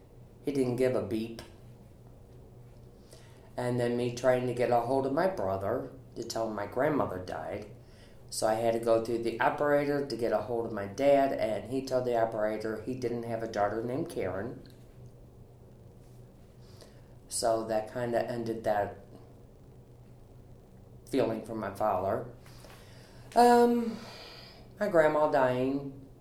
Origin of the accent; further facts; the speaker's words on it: St. Louis, Missouri, United States; I was born and raised in St. Louis, lived in North St. Louis by Chinook Park, went to Riverview Gardens High School. When I was 21, I moved out and moved to the city.